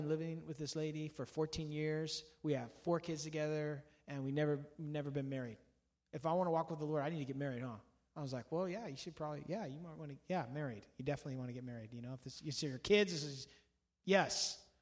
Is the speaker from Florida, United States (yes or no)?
no; Santa Ana, California, United States; And I grew up in Santa Ana, so I know what these guys look like, you know.